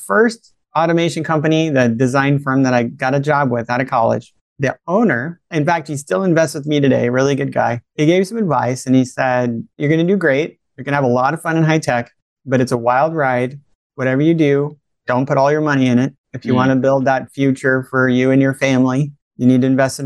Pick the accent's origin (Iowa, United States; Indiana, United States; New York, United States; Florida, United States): Florida, United States; also born or lived in Italy; I was born in Italy and lived in Florida for about all my formative years.